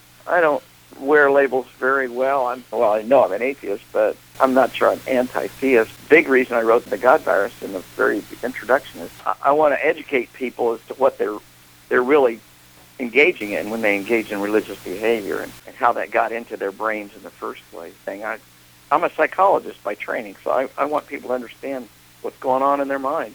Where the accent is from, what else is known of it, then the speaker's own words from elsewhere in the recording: Wichita, Kansas, United States; Well, I grew up in Wichita, Kansas.